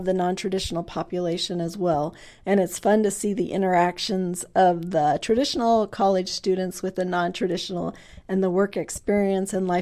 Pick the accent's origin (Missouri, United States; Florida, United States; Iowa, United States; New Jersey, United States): Iowa, United States; Red Oak; also born or lived in Harlan, Iowa; So I was born in Harlan, Iowa. My family moved to the Red Oak area, in the mid-80s, and then I graduated from high school there.